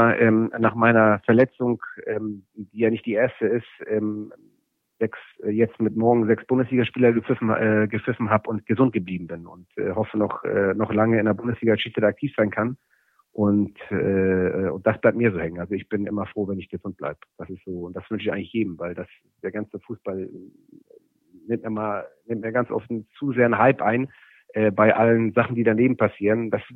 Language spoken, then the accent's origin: German; Hamburg, Germany; Ich bin in Hamburg-Mansberg aufgewachsen, in einer Plattenbausiedlung. Mein Vater ist Spätaussiedler aus Polen.